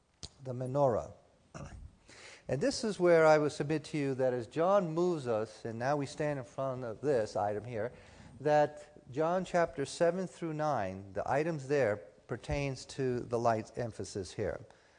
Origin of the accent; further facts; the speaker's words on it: Florida, United States; Now, I'm from Florida, South Florida, where we have a lot of retirees.